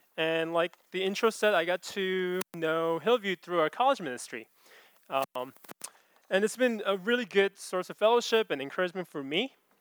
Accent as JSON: {"language": "English", "region": "California", "country": "United States", "tie": "born or raised there", "said": "So growing up in the Bay Area, I realized that things have been changing pretty rapidly around us."}